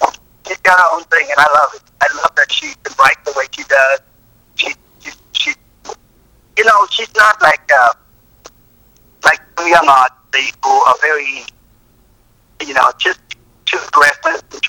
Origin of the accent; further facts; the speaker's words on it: Cape Town, Western Cape, South Africa; Yeah, I'm from Cape Town, and we're going to launch October.